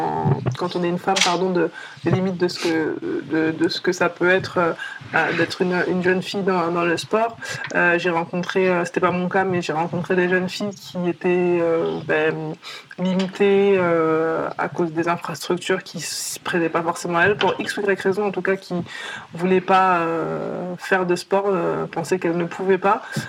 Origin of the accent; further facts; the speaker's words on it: La Courneuve, Île-de-France, France; la ville où j'ai grandi, à la Courneuve.